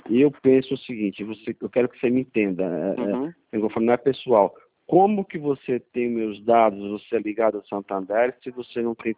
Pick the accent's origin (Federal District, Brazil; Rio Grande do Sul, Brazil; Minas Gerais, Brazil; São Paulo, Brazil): São Paulo, Brazil; Guarujá; eu tô em vista de um investimento, eu sou do Guarujá